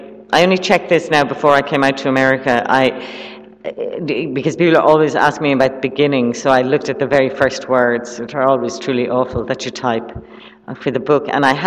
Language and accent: English; Ireland; people ask me about being an Irish writer all the time, and I don't talk enough about the language